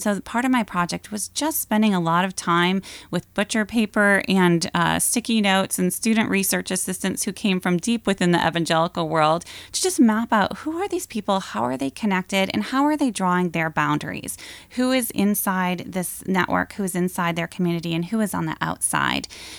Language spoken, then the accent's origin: English; Sioux Center, Iowa, United States; Yes, I grew up in Sioux Center. I attended Dort College, graduated from Dort, and I grew up in a deeply Christian home and community attended Christian schools.